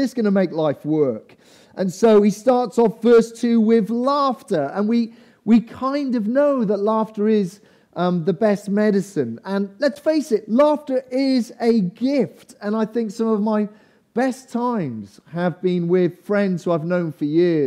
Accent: Cardiff, Wales, United Kingdom; I remember growing up in Cardiff, and again, I'm not dwelling on being Welsh today.

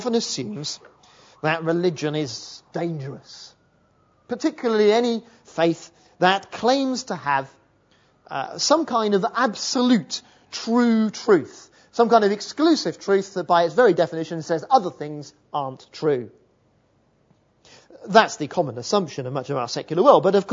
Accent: United Kingdom; Now, being British, this confronted me with a terrible dilemma.

